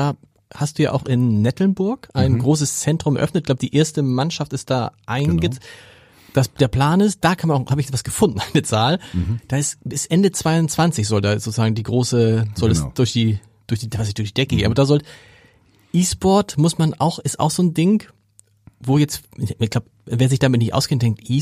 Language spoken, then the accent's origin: German; Harburg, Hamburg, Germany; ich komme ja daher aus Harburg